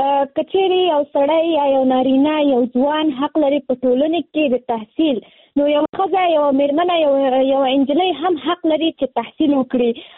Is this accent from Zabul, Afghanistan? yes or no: no; Nangarhar, Afghanistan; now in Kabul, Afghanistan; ما د ننګرهار د ولایت نه فعلاً په کابل کې ژوند کوم